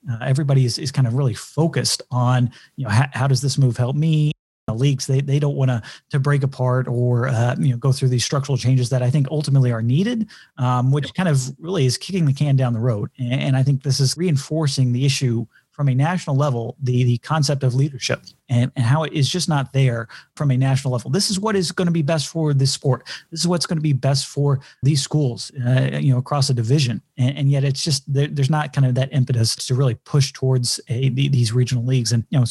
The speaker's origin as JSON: {"language": "English", "region": "Texas", "country": "United States", "said": "You know, I'm from Texas originally, and being a child of the 80s and 90s, love the Southwest Conference."}